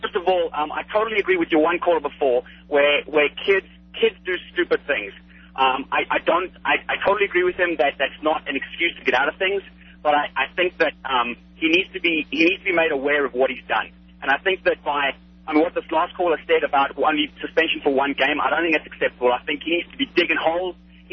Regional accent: South Africa; I don't know if you're going to be aware of my accent. I'm from South Africa.

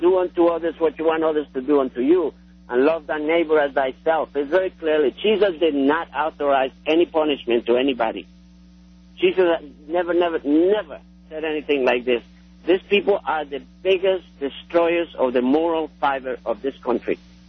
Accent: New York, United States; also born or lived in Spain; I came from Spain. Mm. But my parents, actually, I grew up in New York.

